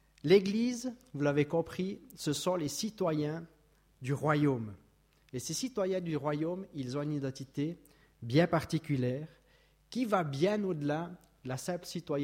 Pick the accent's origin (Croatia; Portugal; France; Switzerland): Switzerland; La deuxième chose qu'on peut dire quand on est Suisse, quand on est simple citoyen, c'est qu'on a le droit